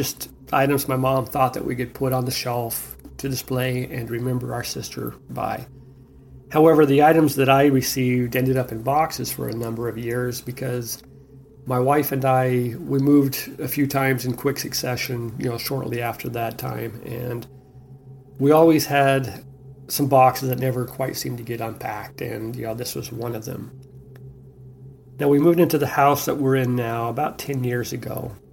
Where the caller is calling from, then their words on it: Ontario, California, United States; and I'm calling from Ontario, California.